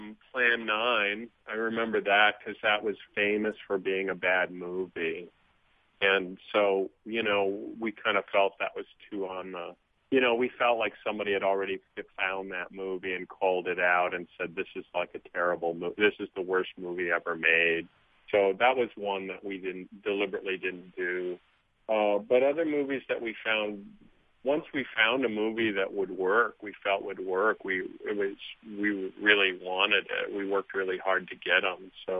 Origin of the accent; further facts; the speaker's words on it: Wisconsin, United States; I grew up in Wisconsin, so there's a show in Madison called Ferdy's Inferno.